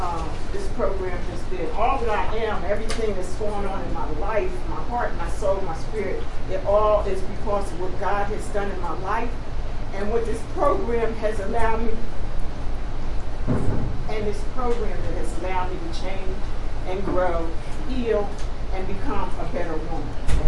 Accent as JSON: {"language": "English", "town": "Camden", "region": "New Jersey", "country": "United States", "tie": "born or raised there", "moved": "as an adult", "lives_now": "Pittsburgh, United States", "said": "I am from Camden, New Jersey. I've been in Pittsburgh 35 years. I came here to give my children a better chance at life"}